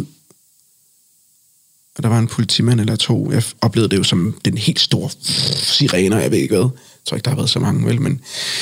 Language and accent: Danish; Colombia; now in Denmark; Colombia er mit land. Og jeg mener selvfølgelig, at jeg kommer fra Colombia.